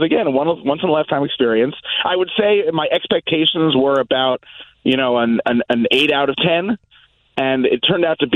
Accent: New Jersey, United States; I'm actually from Bergen County, New Jersey, not from Connecticut.

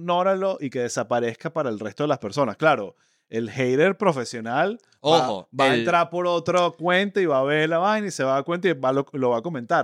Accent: Caracas, Capital District, Venezuela; accent: Caracas eastern; es nuestro acento caraqueño del este cifrino, y por el Spanglish.

